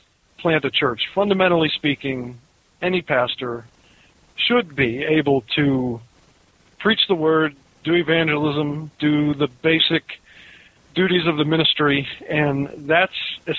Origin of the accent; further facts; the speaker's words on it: Pittsburgh, Pennsylvania, United States; I was from the South Hills. We had a few families in the South Hills who were eager to see a church, a Reformed church planted.